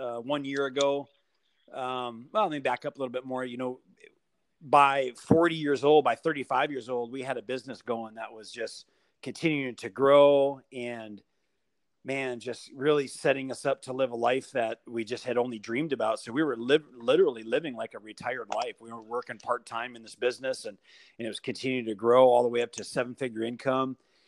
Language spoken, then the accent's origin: English; Mauston, Wisconsin, United States; now in Phoenix, United States; But both my wife and I, we grew up in Mauston, Wisconsin, small little town in Wisconsin, and had a, you know, great life.